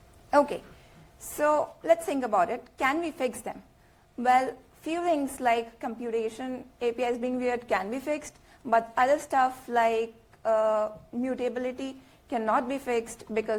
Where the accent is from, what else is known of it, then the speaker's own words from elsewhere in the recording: India; English is a second language; I'm from India.